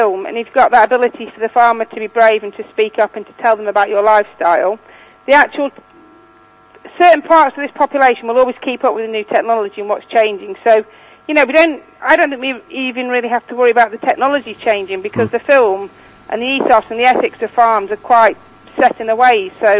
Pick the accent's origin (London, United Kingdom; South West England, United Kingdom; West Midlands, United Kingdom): West Midlands, United Kingdom; Leek; how it got taken away in Leek, in my hometown.